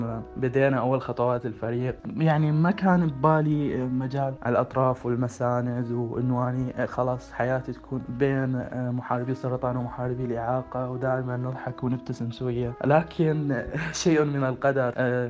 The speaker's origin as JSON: {"language": "Arabic", "country": "Iraq", "said": "أعرف عن نفسي، … من العراق، طالب في كلية الأطراف والمساند مرحلة ثالثة"}